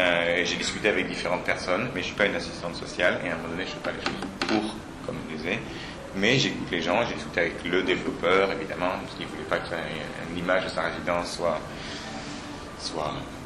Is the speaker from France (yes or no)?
yes; France; en tant que Français, d'aller à 1h30 au nord de New York